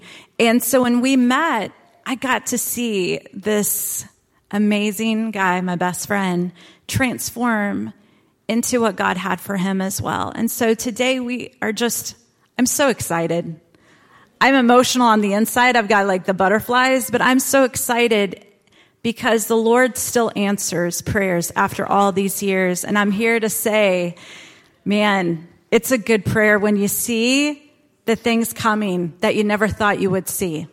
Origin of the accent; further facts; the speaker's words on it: Kansas City, United States; When I was 17 years old, I knew no one in this room because I am from Kansas City.